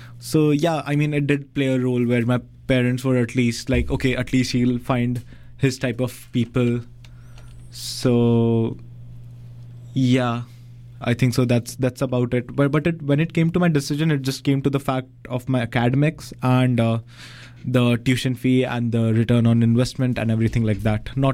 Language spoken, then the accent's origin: English; India; now in Canada; I'm from India.